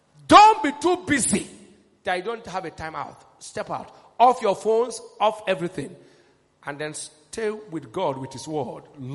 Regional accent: Port Harcourt, Rivers, Nigeria; You know, I grew up in Port Harcourt.

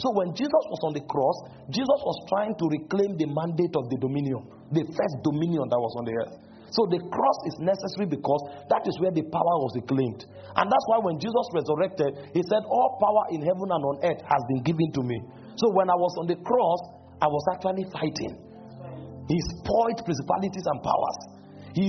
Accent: Benue, Nigeria; English is a second language; I'm speaking English as my official language. I don't have any business speaking English language. I'm an Idoma man, for God's sake. I should be speaking a language that is consistent with my nativity.

